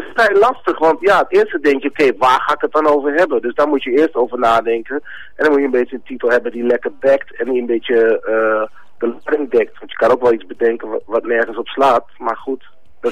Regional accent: Overijssel, Netherlands; ik ben Surinaams, maar ik ben opgegroeid in Twente.

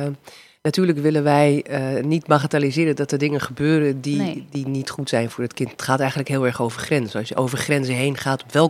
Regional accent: Netherlands; wat wij als Nederlanders staan daar heel erg voor.

